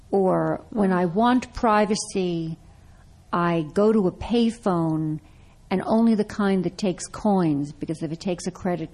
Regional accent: Brooklyn, New York, United States; I tell a story about growing up in Brooklyn in the 1950s, and my grandmother, my family is from an Eastern European background

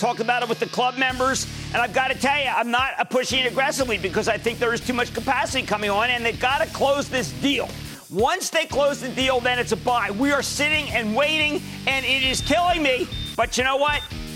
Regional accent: New Jersey, United States; Why don't we go to Eileen in New Jersey, my home state, Eileen.

